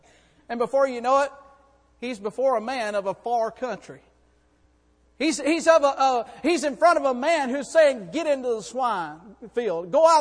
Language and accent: English; Florida, United States; also born or lived in Enterprise, Alabama; I was born in Alabama, raised in Alabama for part of my life, and then we moved to Florida for the most part of our life.